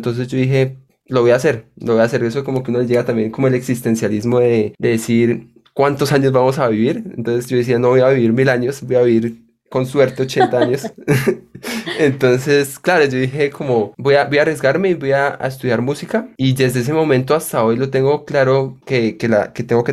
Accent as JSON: {"language": "Spanish", "town": "Ráquira", "region": "Boyacá", "country": "Colombia", "tie": "born there", "said": "como nací en Ráquira, pues uno escuchaba en los locales, nosotros teníamos un local y poníamos carranga, y en la zona comercial de Ráquira uno escuchaba mucho carranga"}